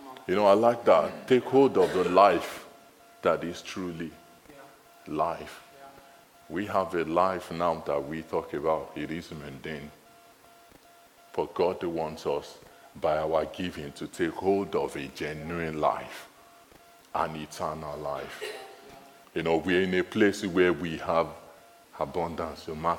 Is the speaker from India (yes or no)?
no; Nigeria; accent: Nigerian; Don't worry, it's my Nigerian accent. That's the way I say it.